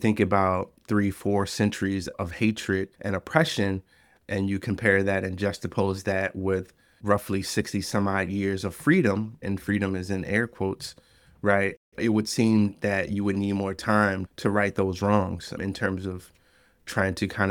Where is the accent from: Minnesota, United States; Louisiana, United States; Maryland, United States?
Louisiana, United States; New Orleans; And so I grew up in New Orleans, and I was very aware of hatred all around me.